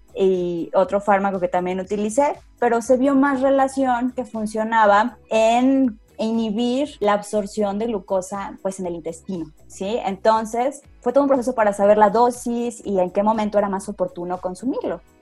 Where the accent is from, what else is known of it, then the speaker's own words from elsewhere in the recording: San Luis Potosí, Mexico; más típica de las regiones aquí de San Luis Potosí, de donde yo soy